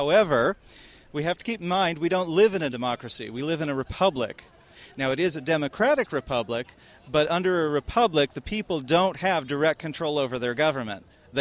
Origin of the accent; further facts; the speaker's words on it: Youngstown, Ohio, United States; I'm from Youngstown, Ohio.